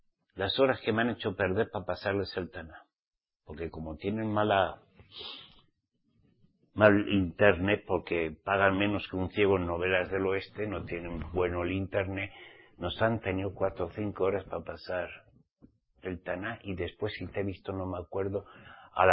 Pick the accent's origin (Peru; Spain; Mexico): Spain; como soy español, bueno, eso dice mi papá y mi mamá en la partida de nacimiento, claro.